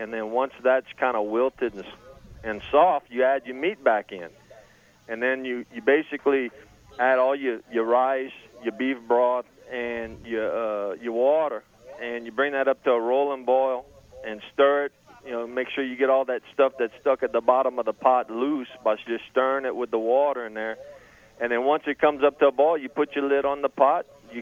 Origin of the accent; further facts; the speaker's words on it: Louisiana, United States; I feel like I have an obligation as a Cajun person